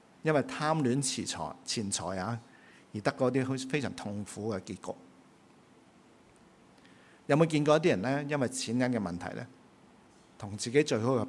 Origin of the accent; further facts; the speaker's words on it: Hong Kong; 咁我哋香港人嚟讲咧，就好容易听到一句咁嘅说话